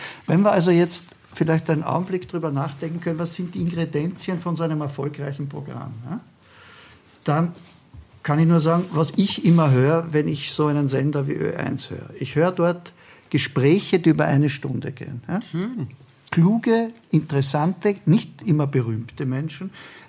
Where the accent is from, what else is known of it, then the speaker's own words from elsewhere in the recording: Austria; was ich Ihnen natürlich als Österreicher immer zugestehe